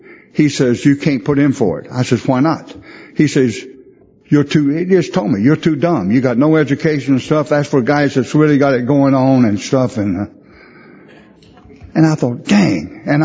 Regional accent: North Carolina, United States; And I was raised in North Carolina. I was raised way out. We didn't even have electric lights when I was a kid.

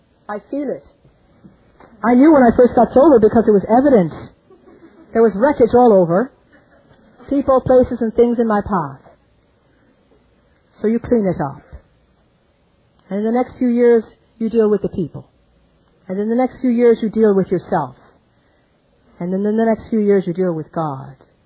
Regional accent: Ireland; born there; It wasn't long after I was born in Ireland.

